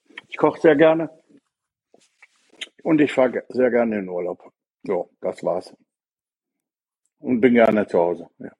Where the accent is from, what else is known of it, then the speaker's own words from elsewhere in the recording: North Rhine-Westphalia, Germany; meine Frau und ich, wir kommen jetzt in der gebürtige Wittgensteiner. Das ist der südlichste Zipfel vom Sauerland. Da wird man vielleicht auch ein bisschen anders groß als in Großstädten.